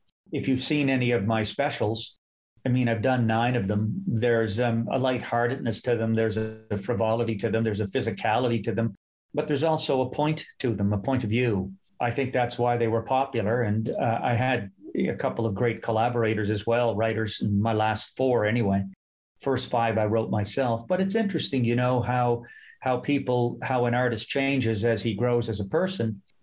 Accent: Halifax, Nova Scotia, Canada; I grew up in Halifax, a very racialized city. It's got the oldest Black population in Canada.

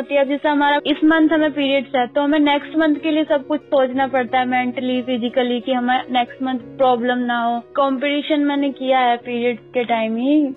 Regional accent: Meerut, Uttar Pradesh, India; now in Bangalore, India; 20 kilometre race walker मैं मेरठ से हूँ उत्तर प्रदेश और मेरी एज 24 इयर्स है मैं अभी बैंगलोर रहकर प्रैक्टिस करती हूँ

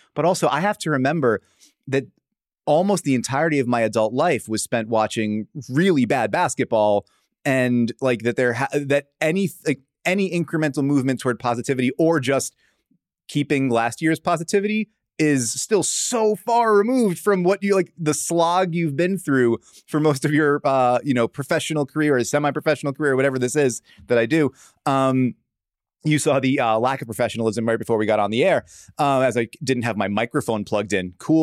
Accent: New York, United States; I am from New York. I'm a Knicks fan

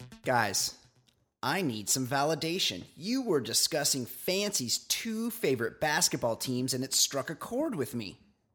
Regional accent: Orange County, California, United States; In my case, I'm from Orange County where people like... You'd be shocked because you would never know this outside of this area.

